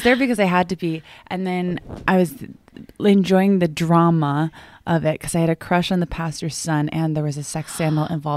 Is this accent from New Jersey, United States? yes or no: no; Massachusetts, United States; Both of my parents, I grew up in Massachusetts, so very Roman Catholic.